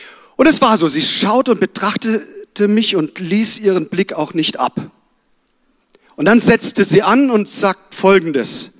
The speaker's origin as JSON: {"language": "German", "town": "Kehl", "region": "Baden-Württemberg", "country": "Germany", "tie": "born there", "said": "Ich habe mich in der Adventszeit auch auf den Weg gemacht in meine Geburtsstadt. Das ist nicht Bethlehem, sondern Kehl am Rhein."}